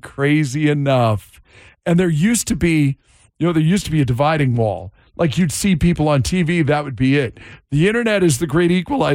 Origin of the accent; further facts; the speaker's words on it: Pacific Northwest, United States; I grew up in the Northwest.